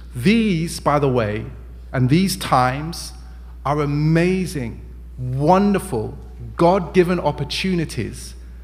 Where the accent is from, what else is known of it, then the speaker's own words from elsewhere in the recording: England, United Kingdom; and I'm English, so I'll say it this way